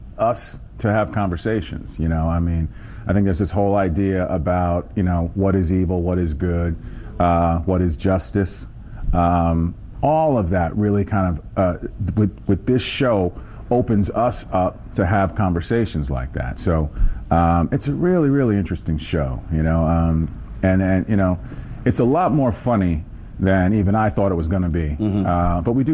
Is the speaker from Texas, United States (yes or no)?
no; New York, United States; I'm from New York.